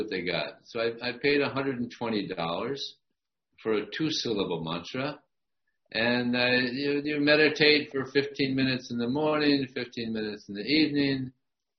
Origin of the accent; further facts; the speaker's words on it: Los Angeles, California, United States; I grew up in Los Angeles, and at one point, I guess I was about 21, I startedasking questions and studying different philosophies